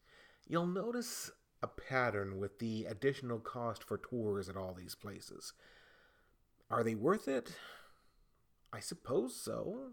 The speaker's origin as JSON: {"language": "English", "region": "Texas", "country": "United States", "tie": "born or raised there", "said": "Now, tourists to my hometown often mispronounce names, like it's not Bexar, it's Bear."}